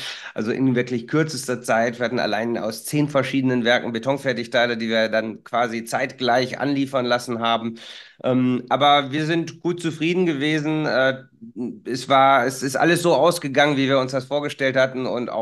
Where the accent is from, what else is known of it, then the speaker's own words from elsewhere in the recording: Bielefeld, North Rhine-Westphalia, Germany; Wir sind ja Bielefelder